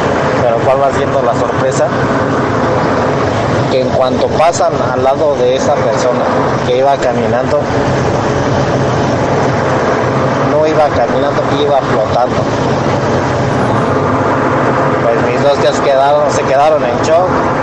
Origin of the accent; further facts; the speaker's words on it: Querétaro, Mexico; de Querétaro